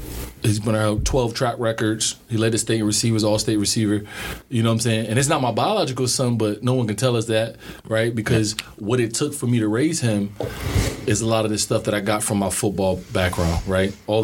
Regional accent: Ohio, United States; I'm from Ohio, where football is big.

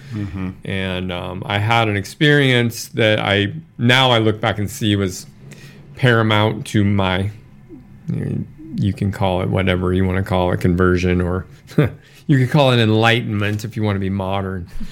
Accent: Anchorage, Alaska, United States; So I was born in Alaska, in Anchorage, Alaska, and raised there, but it was because of the oil industry.

